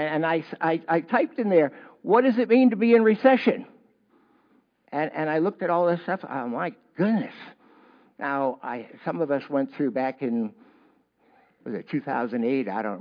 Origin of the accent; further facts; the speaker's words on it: Massachusetts, United States; I'm from Massachusetts. I had to learn to speak properly. My first church was in Pennsylvania, and they didn't know what I was saying.